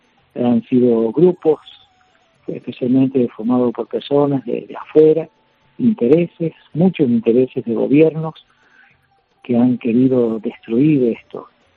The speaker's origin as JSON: {"language": "Spanish", "country": "Argentina", "said": "Sí, soy argentino."}